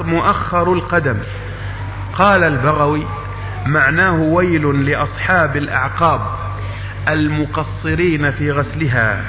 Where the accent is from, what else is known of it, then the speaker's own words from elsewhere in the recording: Egypt; accent: Egyptian; العقب هو الذي نحن نسميه في لهجتنا المصرية نسميه الكعب